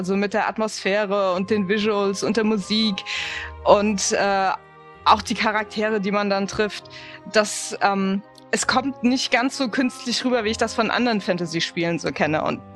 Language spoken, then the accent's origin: German; Mainz, Rhineland-Palatinate, Germany; Ursprünglich bin ich aus Mainz, bin also ein echtes Mainzer-Mädchen.